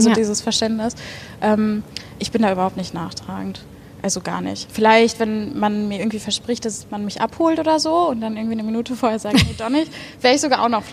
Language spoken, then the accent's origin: German; Bochum, North Rhine-Westphalia, Germany; also born or lived in Hattingen; ich bin in Bochum groß geworden, aber ich bin Hattingen geboren.